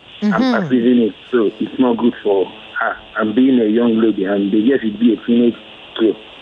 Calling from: Ajegunle, Lagos, Nigeria; from Ajegulu.

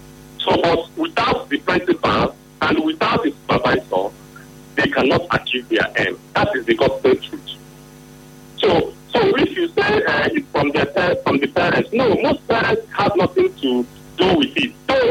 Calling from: Imo, Nigeria; Yes, I'm calling from Imo State.

